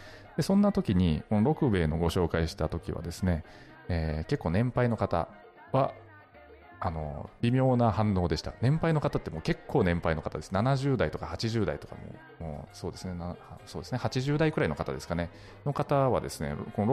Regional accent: Nagasaki, Japan; 私の出身がですね、長崎県の島原半島というところなんですけど、ここではですね、さつまいもを使った郷土料理、六兵衛という料理があります。

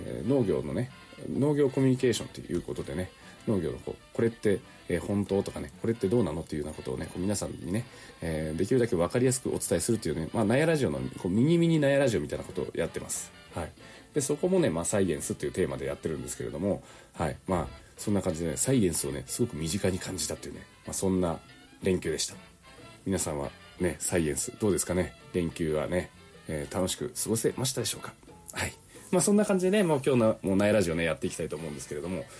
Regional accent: Unzen, Nagasaki, Japan; で雲仙市のね私の実家のね新玉ねぎ本当にたくさん使ってね

